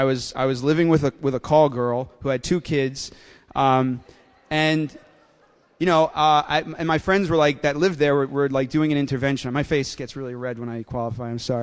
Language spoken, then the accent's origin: English; New York, United States; So I grew up in Westchester. Nice Jewish boy, great parents, good family